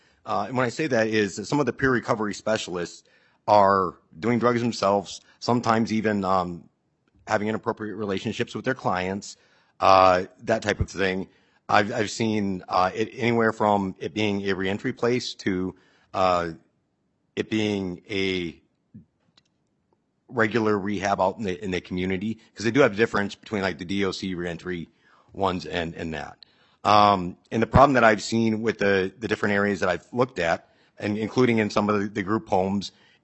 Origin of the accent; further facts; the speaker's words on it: Minnesota, United States; I'm from Waseca County.